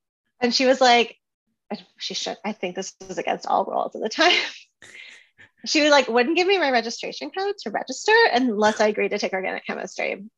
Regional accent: Vermont, United States; You may not be aware of Vermont. I grew up in Vermont, and so I didn't even know that like science was a career you could have.

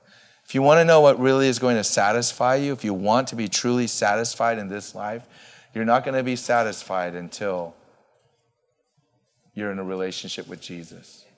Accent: United States; Because I think I'm an American, I'm a capitalist, I'm an opportunist.

